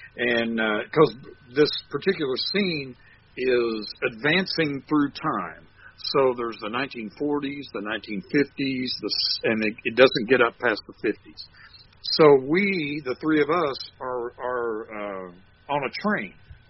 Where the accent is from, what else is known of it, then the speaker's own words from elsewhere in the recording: Columbus, Indiana, United States; born there; I was born in Columbus, Indiana, and my dad was actually had been drafted, and he was actually in Okinawa when I was born.